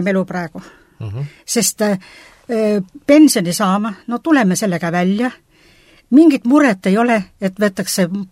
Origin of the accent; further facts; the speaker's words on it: Kalmu, Saare County, Estonia; Ma olen tagamaisest pärit. Ja Kalmu külast. Ja meil oli väga suur pere. Meid oli 10 last emalisel. Ja mina muide kõige noorem.